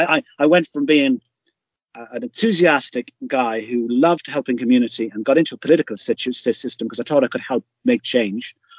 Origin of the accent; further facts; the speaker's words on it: Ireland; So I'm Irish from the Republic of Ireland.